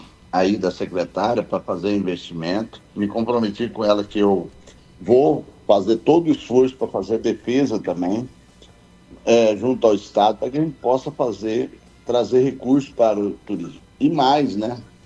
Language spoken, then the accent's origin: Portuguese; Vila Bela, Mato Grosso, Brazil; Sou de Vila Bela, fui de lá